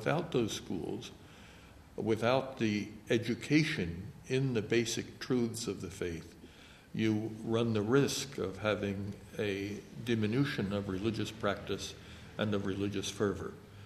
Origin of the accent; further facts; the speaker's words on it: Philadelphia, Pennsylvania, United States; I am from Philadelphia, and I'm very proud of Philadelphia